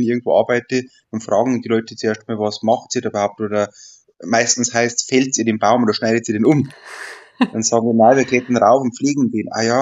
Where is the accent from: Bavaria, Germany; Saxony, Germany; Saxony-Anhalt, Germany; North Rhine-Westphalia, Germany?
Bavaria, Germany; Neukirchen am Teisenberg; Neukirchen am Theisenberg, das ist